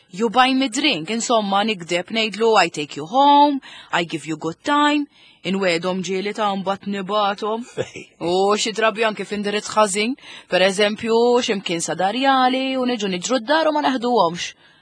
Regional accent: Kalkara, South Eastern Region, Malta; Jien pereżempju ta' 17 ġejta hawn isfel. Jien mill-Kalkara.

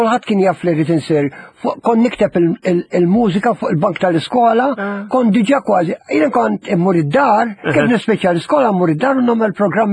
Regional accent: Valletta, South Eastern Region, Malta; Imma ftakar jien mill-Belt.

